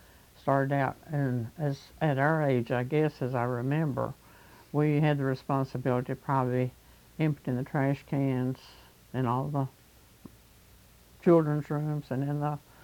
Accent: Erie, Kentucky, United States; No, I lived at Erie, Kentucky, down on Troublesome, near home place.

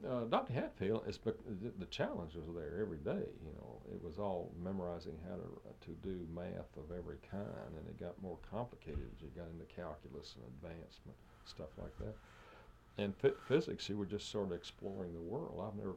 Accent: Frankfurt, Hesse, Germany; moved away; My father had been in government in Frankfurt. We came from Frankfurt here, actually.

